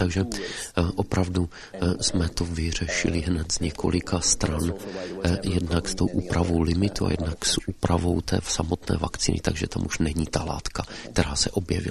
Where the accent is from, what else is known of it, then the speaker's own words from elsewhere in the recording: Belgium; Já jsem z Belgie